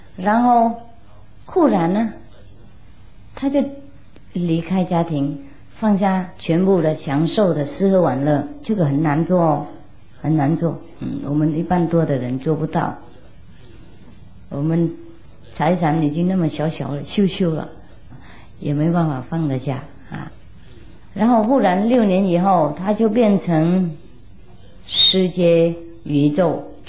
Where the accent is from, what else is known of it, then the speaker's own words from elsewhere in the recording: China; 那我们中国人5000年的文化，不晓得混到哪里去了。